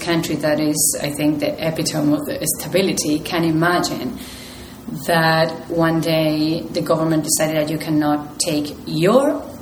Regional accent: Argentina; English is a second language; moved away as an adult; now in California, United States; Okay, my family is from Argentina. I'm from Argentina, and I moved to the U.S. 9 years ago with two little kids and pregnant with a third one, who was born here in California.

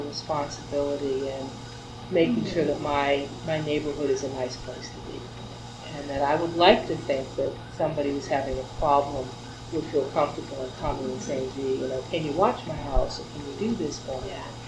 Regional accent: Worthington, Ohio, United States; When I grew up in Worthington, Ohio, in our police force, we knew every officer's name.

